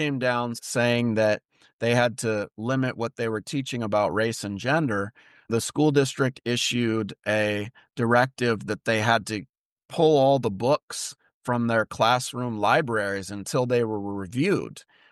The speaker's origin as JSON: {"language": "English", "region": "Washington", "country": "United States", "said": "in my home state of Washington as well."}